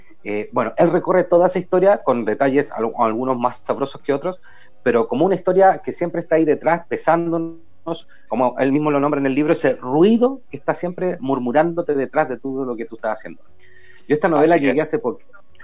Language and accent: Spanish; Viña del Mar, Valparaíso, Chile; Yo tengo 33 años. Entonces yo recuerdo, y soy oriundo de Viña del Mar, Valparaíso